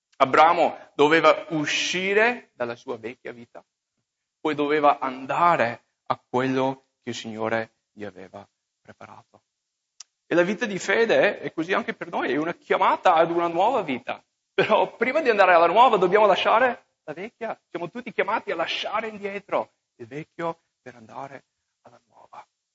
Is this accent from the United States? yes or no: yes; Minnesota, United States; Italian is a second language; moved away as an adult; also born or lived in Pennsylvania / California; now in Italy; Io, per esempio, sono nato in Pennsylvania, uno stato degli Stati Uniti. Poi dopo mi sono trasferito, i miei ci hanno portato in Minnesota, sono cresciuto là, ho fatto la scuola biblica in California, poi sono venuto qua.